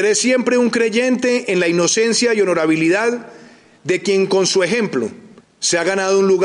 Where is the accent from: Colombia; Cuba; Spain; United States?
Colombia; Duele como colombiano